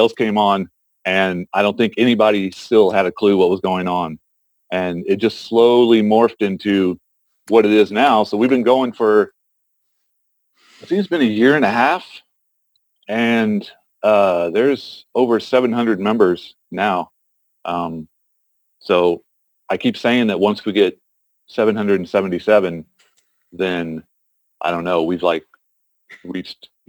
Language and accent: English; Midwest, United States; because I grew up in the Midwest, so very conservative.